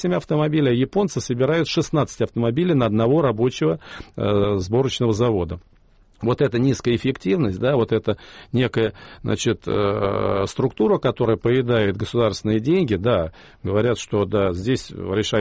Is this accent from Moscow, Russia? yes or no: yes; Moscow, Russia; Я сам живу в Москве, я москвич